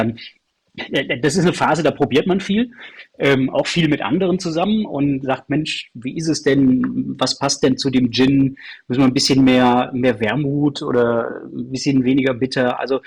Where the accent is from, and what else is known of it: Aachen, North Rhine-Westphalia, Germany